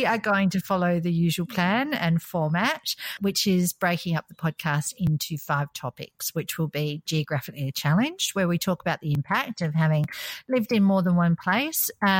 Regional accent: Australia; now in Qatar; I'm an Aussie based in Qatar

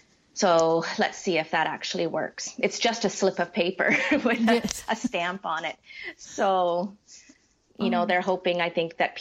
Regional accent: Ontario, Canada; We're from Ontario, Canada originally.

